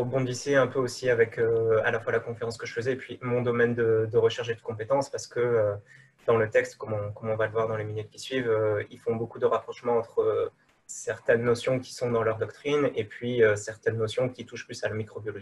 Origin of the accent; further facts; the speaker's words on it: Marseille, Provence-Alpes-Côte d'Azur, France; now in Belgium; Et moi je suis français, je viens de Marseille même si ça ne s'entend pas beaucoup.